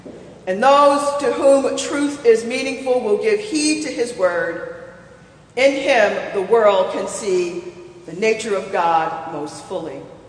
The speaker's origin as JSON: {"language": "English", "region": "Ohio", "country": "United States", "tie": "born or raised there", "said": "In a church in Ohio, my home state, they publicized their allegiance to Christ"}